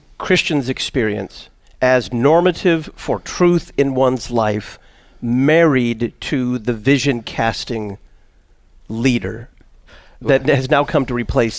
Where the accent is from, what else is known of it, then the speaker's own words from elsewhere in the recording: Dallas, Texas, United States; I remember my days in high school growing up in Dallas.